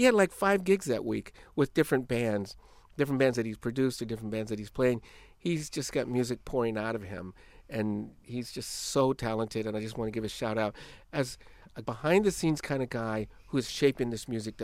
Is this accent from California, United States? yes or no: yes; California, United States; You know, I'm from Northern California and I agree.